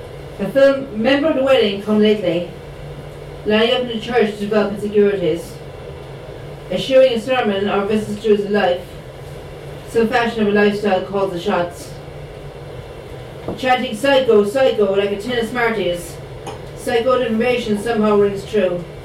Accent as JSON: {"language": "English", "region": "Munster", "country": "Ireland", "tie": "born or raised there", "said": "Burnford is or was, it was the parish where I grew up in North Cork."}